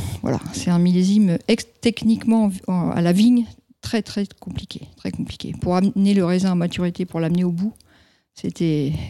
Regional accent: Île-de-France, France; je suis native du Val d'Oise à l'origine.

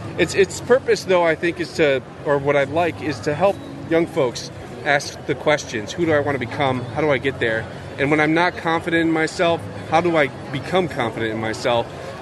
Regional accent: Atlanta, Georgia, United States; also born or lived in Chicago; No, I'm actually from Atlanta. Well, I lived in Chicago, then moved to Atlanta recently

